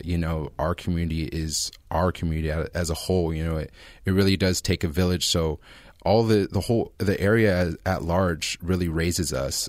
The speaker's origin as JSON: {"language": "English", "town": "Guadalupe", "region": "California", "country": "United States", "tie": "born or raised there", "said": "growing up in Guad, I didn't stay in Guad. Like I said, I went to Orchid schools"}